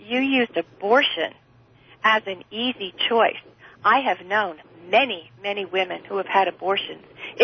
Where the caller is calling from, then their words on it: Santa Cruz, California, United States; from Santa Cruz.